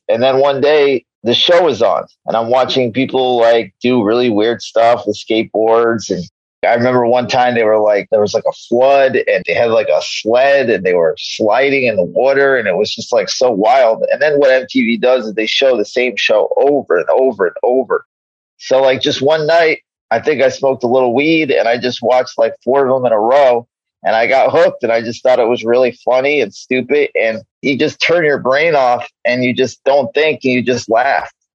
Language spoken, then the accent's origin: English; New York, United States; now in Los Angeles, United States; I grew up in New York. I live in L.A.